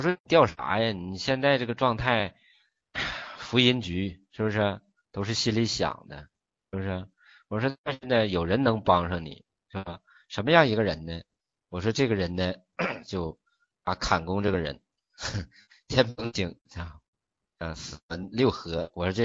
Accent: Northeast China, China; 然后是咱们东北人讲话了

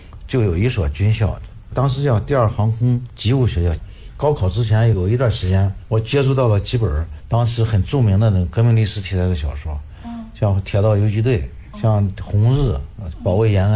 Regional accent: Shandong, China; 我老家是在鲁西地区，相对比较落后，小时候没有别的娱乐啊

